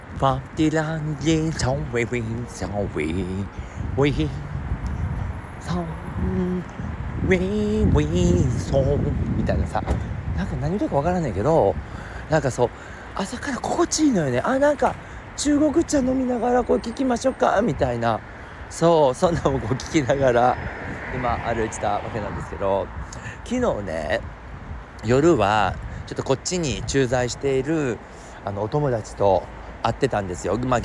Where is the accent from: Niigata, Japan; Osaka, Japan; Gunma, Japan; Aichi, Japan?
Osaka, Japan; 私も大阪の人で、それでまあ関西の人なのね